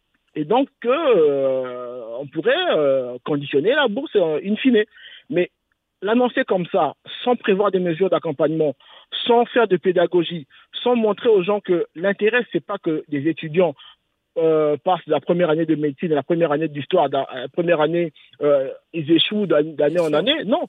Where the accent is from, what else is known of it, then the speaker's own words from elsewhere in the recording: Brazzaville, Republic of the Congo; moi, je suis congolais de Brazzaville